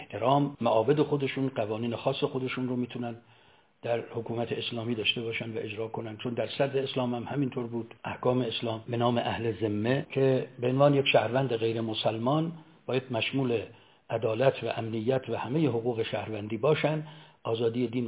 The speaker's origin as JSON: {"language": "Persian", "country": "Iran", "said": "ما ایرانی هستیم"}